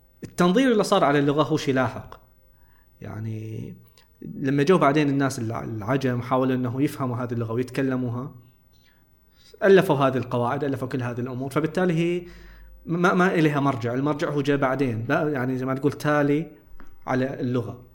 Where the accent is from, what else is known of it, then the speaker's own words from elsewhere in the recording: Qatif, Eastern Province, Saudi Arabia; بحكم المجال التداولي الموجود عندنا في القطيف هنا هو اللي يولد مثل هذه المصطلحات